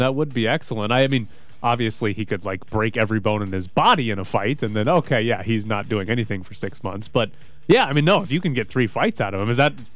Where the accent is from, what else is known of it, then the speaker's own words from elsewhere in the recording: Mississippi, United States; I am from Mississippi, but like, we're not Mississippians necessarily.